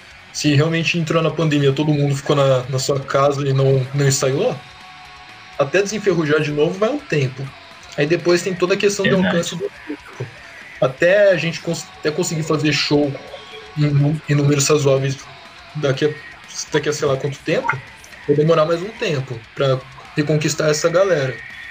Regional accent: Mogi das Cruzes, São Paulo, Brazil; Eu sou de Mogi das Cruzes, que é região metropolitana aqui de São Paulo.

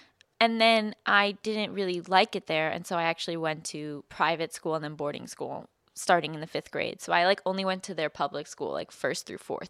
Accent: Scarsdale, New York, United States; I am from Scarsdale, New York, which is where Mark is from in the musical Rent.

